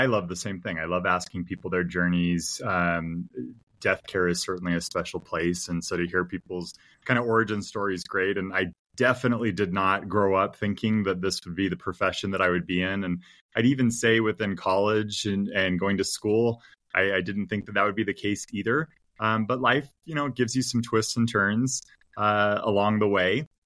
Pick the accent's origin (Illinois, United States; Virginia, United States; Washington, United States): Washington, United States; Seattle; They were located in Portland, and I grew up in Seattle, so I was kind of excited to go back to the Northwest and just check it out.